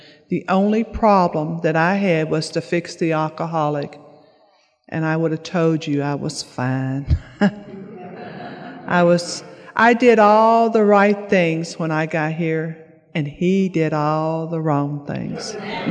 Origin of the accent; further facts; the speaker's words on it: Bardstown, Kentucky, United States; also born or lived in Washington County, Kentucky; I'm from Bardstown, Kentucky. It's a small town, 40 miles south of Louisville. I wasn't always from Bardstown. I was from a rural area in a very small spot in the middle of the road in rural area of Washington County.